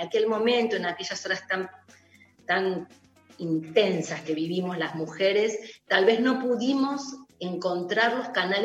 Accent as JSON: {"language": "Spanish", "town": "Rosario", "region": "Santa Fe", "country": "Argentina", "said": "yo soy una rosarina. Ustedes saben que los rosarinos nos definimos como rosarinos."}